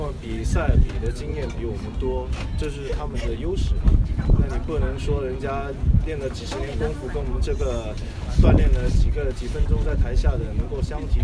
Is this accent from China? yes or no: yes; China; 因为我们中国人比任何国家的人都更要努力